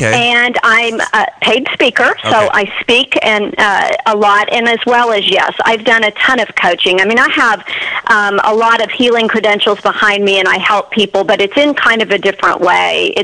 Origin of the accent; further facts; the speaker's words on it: Iowa, United States; I'm from the Midwest, so I grew up in small town Iowa, and, you know, just a very Midwestern type of family, middle class.